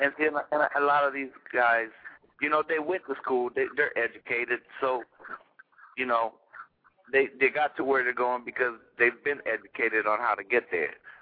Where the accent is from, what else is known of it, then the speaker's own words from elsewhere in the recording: Texas, United States; moved away; I was in a gang myself growing up in Texas, and my parents moved us up north to kind of break away from that.